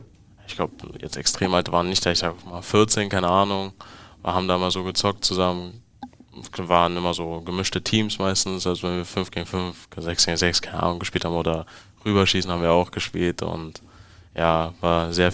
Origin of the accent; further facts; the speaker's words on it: Berlin, Germany; Also ich bin in Wedding geboren, also nähe Morbid, das ist so eine Brücke gibt's da und das Morbita-Teil, wenn du über die Brücke gegangen bist, warst du in Wedding und da habe ich direkt gewohnt